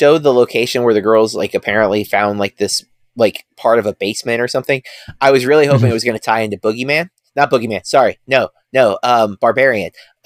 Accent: Southern United States, United States; What do you know about that, Mr. Europe? I'm from the South.

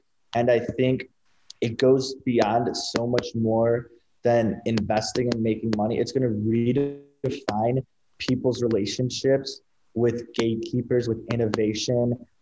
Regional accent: United States; And like, I'm an American, so I love that the dollar is the reserve currency.

